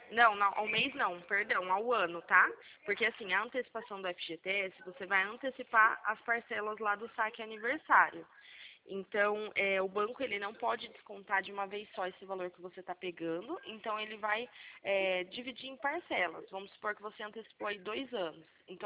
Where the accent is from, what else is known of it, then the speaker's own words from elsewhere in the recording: Santa Bárbara d'Oeste, São Paulo, Brazil; eu sou aqui de Santa Bárbara do Oeste, do interior aqui de São Paulo.